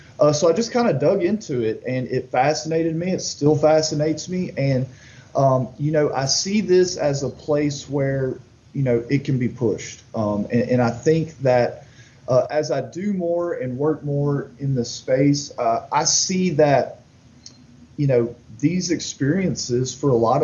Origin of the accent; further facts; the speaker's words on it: Marshall, Texas, United States; I'm from Marshall, Texas, and it's a small town in Northeast Texas, but there's a federal district courthouse there, and it was a big hub for asbestos litigation for a very long time.